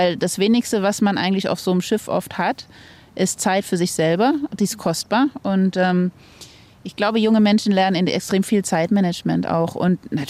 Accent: Rhineland-Palatinate, Germany; ich bin eigentlich aufgewachsen in Rheinland-Pfalz, in der Nähe vom Hunsrück da im Hochwald, in einem ziemlich kleinen Ort, wo man sehr weit weg von Wasser ist.

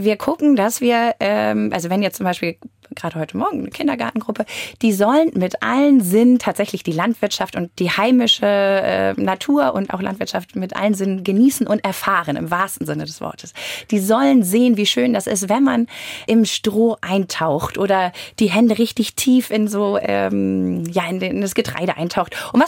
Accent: Schleswig-Holstein, Germany; Und ich selber komme auch vom Hof, bin aus Schleswig-Holstein und bin aber ein Grünlandkind. Wir haben Milchkühe bei uns und unseren Hof gibt es noch von 1669.

